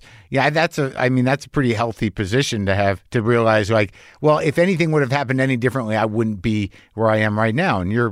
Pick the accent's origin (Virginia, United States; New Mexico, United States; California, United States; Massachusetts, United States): New Mexico, United States; Albuquerque; Yeah, when we grew up, when I grew up in Albuquerque, it was probably 70% Latino.